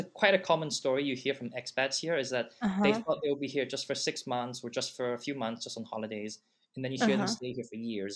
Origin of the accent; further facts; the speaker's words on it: South Korea; English is a second language; also born or lived in 14 countries; So I'm actually from South Korea.